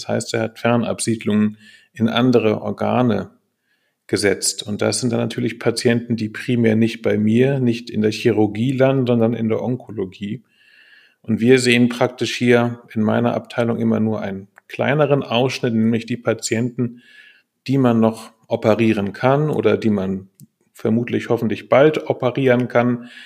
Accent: Kiel, Schleswig-Holstein, Germany; born there; also born or lived in Bochum; Ich bin gebürtiger Kieler

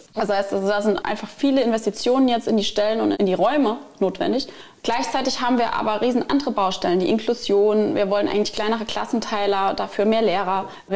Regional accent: Blieskastel, Saarland, Germany; Also gerade, ich komme ja aus Bliskastel, wir haben 15 Ortsteile.

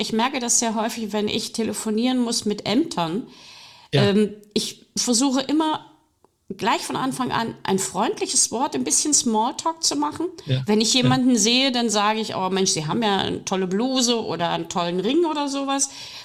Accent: Belarus; haben eine Belorussin vor sich. Also eine aus dem Föderationskreis und keine Deutsche. Das heißt, ich habe keinen Akzent, sondern ich habe einen Dialekt, würde man so formulieren.

